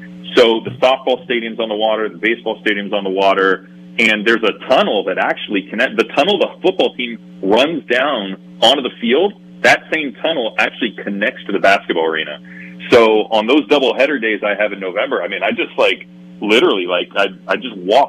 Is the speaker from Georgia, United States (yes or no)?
no; Ohio, United States; I grew up in Ohio, by the way